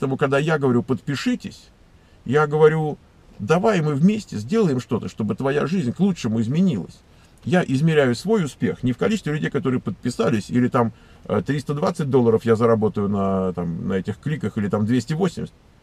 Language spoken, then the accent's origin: Russian; Moscow, Russia; born there; Я родился в Москве.